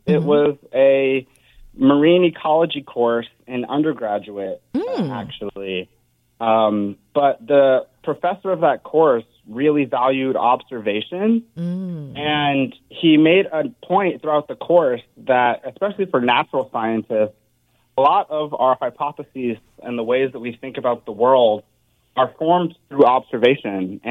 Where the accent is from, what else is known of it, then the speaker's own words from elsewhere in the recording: Durham, North Carolina, United States; I would say, so I grew up in Durham, North Carolina.